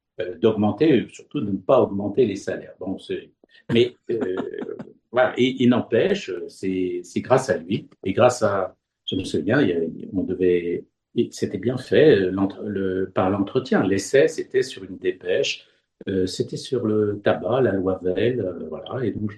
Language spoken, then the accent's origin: French; Bourgogne-Franche-Comté, France; born or raised there; also born or lived in Thionville